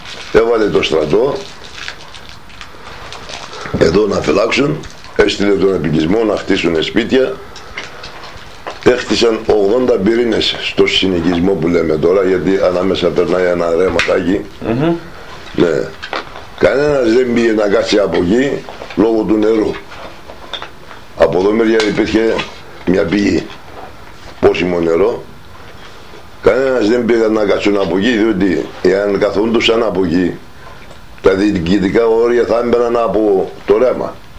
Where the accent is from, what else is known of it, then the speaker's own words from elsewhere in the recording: Nea Bafra, Greece; born there; Γεννήθηκα στη Νέα Μπάφρα το 1930.